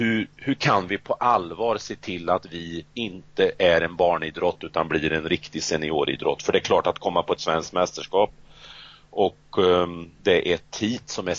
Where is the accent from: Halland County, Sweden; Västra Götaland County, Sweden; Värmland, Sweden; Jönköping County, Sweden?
Värmland, Sweden; Som den värmlänning jag är.